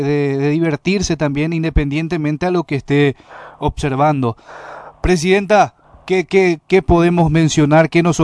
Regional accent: Itá, Central, Paraguay; Yo soy de Itá, presidenta.

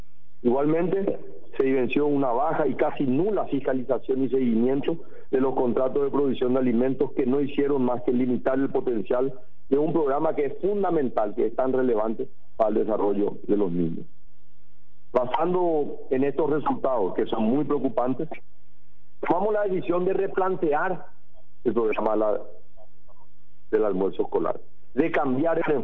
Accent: Paraguay; Estas cifras nos interpelan como autoridad, nos interpelan como paraguayos.

